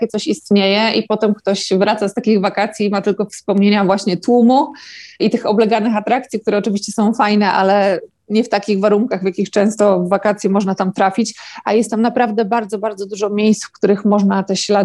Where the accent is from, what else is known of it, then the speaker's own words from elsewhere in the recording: Gdańsk, Pomeranian Voivodeship, Poland; ja jestem z Gdańska